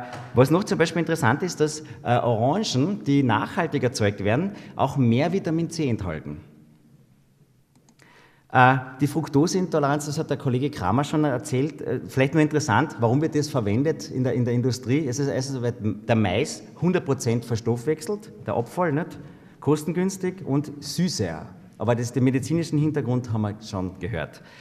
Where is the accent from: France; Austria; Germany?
Austria; Nicht bei uns in Österreich zum Glück, weil wir haben ja noch das Vollkorn, das haben wir ja auch.